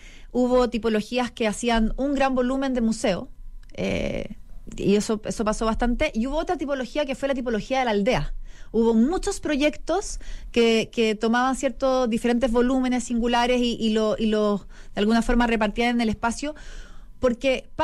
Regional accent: Santiago, Santiago Metropolitan Region, Chile; uno piensa en Rapa Nui siendo santiaguino

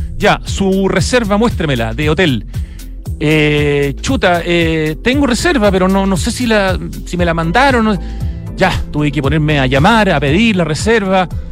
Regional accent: Chile; una experiencia especial cuando uno como chileno va a un lugar que se supone que es Chile

